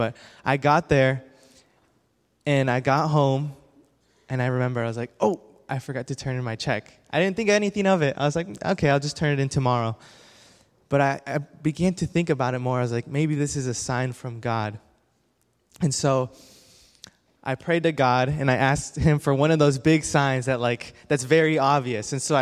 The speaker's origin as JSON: {"language": "English", "region": "Texas", "country": "United States", "tie": "born there", "said": "I grew up, well, everywhere, basically. I was born in Texas, but my dad was a pastor and an evangelist."}